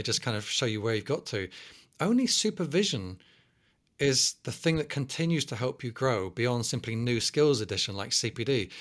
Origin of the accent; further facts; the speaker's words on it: South West England, United Kingdom; accent: Cornish; moved away as an adult; now in London, United Kingdom; I know I speak kind of poshish nowadays, but, you know, I grew up in Cornwall and had a very, very strong Cornish accent, and I deliberately lost it to come to London to study. But my dad was a scaffolder. My mum was a housewife. I was a working class kid